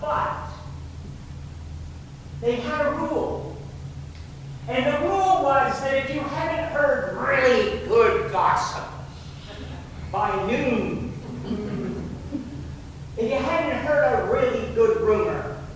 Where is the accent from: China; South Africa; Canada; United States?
Canada; Simcoe, Ontario; And I'm from Simcoe, so I gotta tell you.